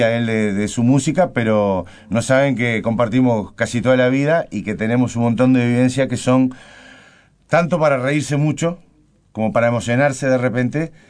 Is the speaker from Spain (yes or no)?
no; Montevideo, Uruguay; Yo soy de Sayago, pero soy de Millán y Rafa.